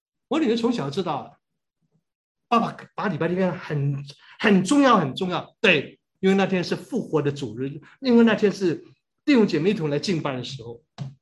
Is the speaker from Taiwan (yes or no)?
no; Hong Kong; 我在香港牧会这么多年，礼拜六晚上喝喜，我们香港人礼拜六晚上很多人结婚喝喜酒的